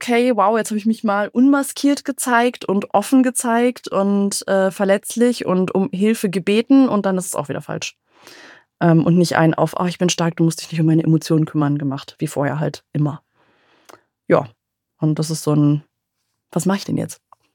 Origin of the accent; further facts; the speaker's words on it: Berlin, Germany; moved away as an adult; now in Franconia, Germany; Berlin ist auch meine Heimat. Ich bin ja nur vor 7 Jahren ausgewandert.